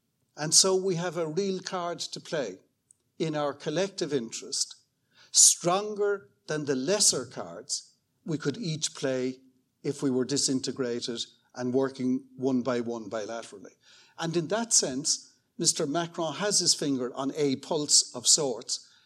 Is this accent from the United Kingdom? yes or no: no; Ireland; I am an Irish European, but I'm Irish first and last. And as an Irish European, I want my state to prosper in this wider world.